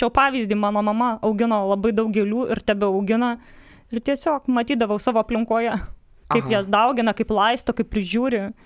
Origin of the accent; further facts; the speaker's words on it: Kaišiadorys, Kaunas County, Lithuania; esu iš Kaišiadorių. Esu ištekėjusi, gyvenu kartu su vyru Mindaugu ir dukra Elze.